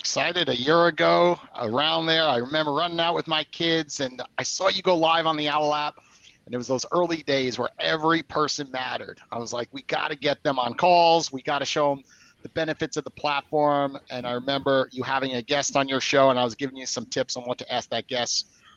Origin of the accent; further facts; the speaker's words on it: New York City, New York, United States; I was raised in New York by an entrepreneur, my father. He ran a store in New York City called Captain Hooks.